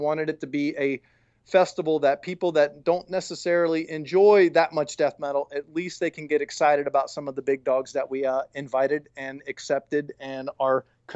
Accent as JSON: {"language": "English", "town": "Tampa", "region": "Florida", "country": "United States", "said": "Because I am from Tampa. This is my town. I've been here 30 years. I love this town."}